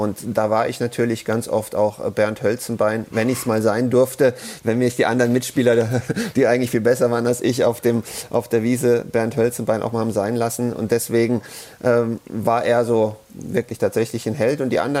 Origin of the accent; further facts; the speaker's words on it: Frankfurt, Hesse, Germany; Ich bin in Frankfurt groß geworden. Wir haben in den 70er Jahren Fußball in jeder freien Minute gespielt